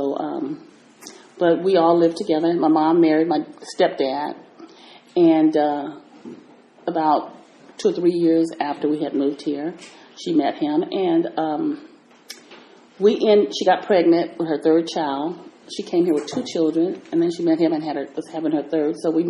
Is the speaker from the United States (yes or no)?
yes; Oakland, California, United States; my mom came to California when I was 2 years old. And so I grew up in Oakland